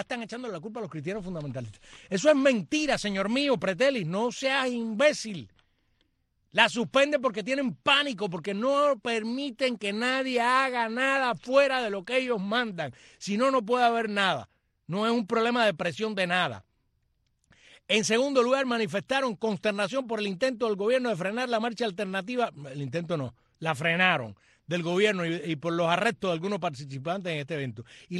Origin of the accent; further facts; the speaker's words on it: Cuba; yo soy cubano